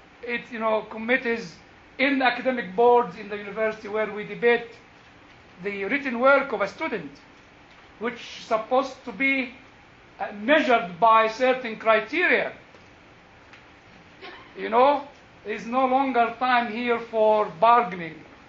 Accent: Cambridge, East of England, United Kingdom; accent: Jewish Cambridge; He's worried about, you know, my Jewish Cambridge accent doesn't go very well with your ears.

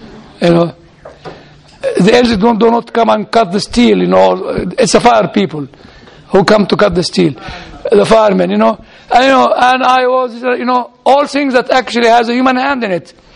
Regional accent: Egypt; I said, no, that's a cross, I'm a Christian. So why do you have the cross? I said, because I come from Egypt

